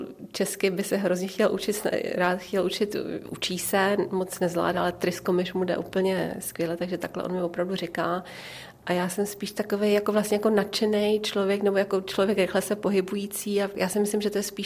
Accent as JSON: {"language": "Czech", "town": "Hradec Králové", "region": "Hradec Králové Region", "country": "Czechia", "tie": "born or raised there", "also_born_or_lived": "Pelhřimov / Hořebník", "said": "já jsem se narodila v Pelhřimově a hned po porodu mě převedli do vlastně domů mých prarodičů v Hořebníku, kde jsem bydla do svých dvou let a pak jsme se celá rodina přestěhovali do Hradce Králové"}